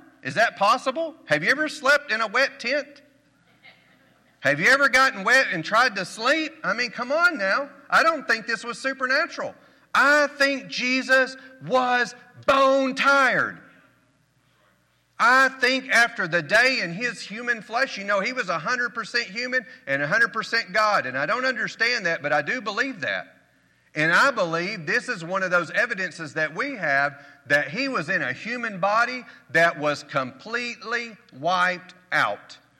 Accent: Arkansas, United States; You know, I'm from Arkansas.

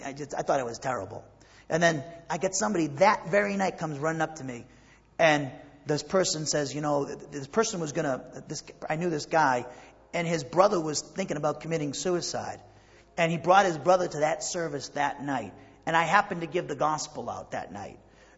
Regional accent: Massachusetts, United States; I'm from Massachusetts. I don't even speak right.

